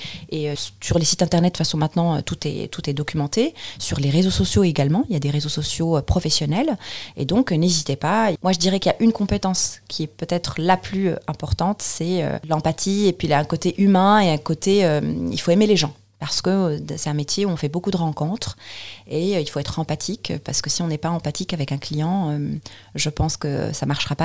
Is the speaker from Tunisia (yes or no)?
yes; Tunisia; now in France; moi je me considère toujours en tant que Tunisienne comme étranger proche de la France.